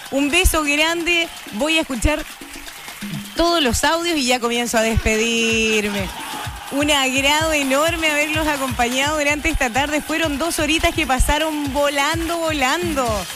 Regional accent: Osorno, Los Lagos, Chile; Vengo de Osorno. Mi orgullo es ser osornina, del Ragüe y del Dama.

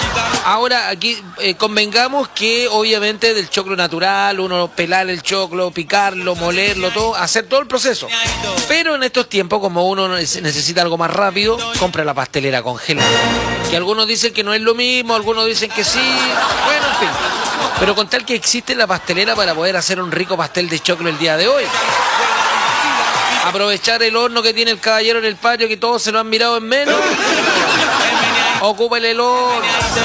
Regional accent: Valparaíso, Chile; soy de Valpo.

